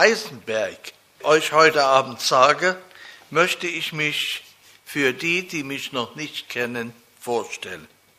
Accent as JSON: {"language": "German", "town": "Vielau", "region": "Saxony", "country": "Germany", "tie": "born there", "also_born_or_lived": "Kirchberg", "lives_now": "Rebesgrün, Germany", "said": "Geboren bin ich in Vielau, dann wohnte ich 53 Jahre in Kirchberg."}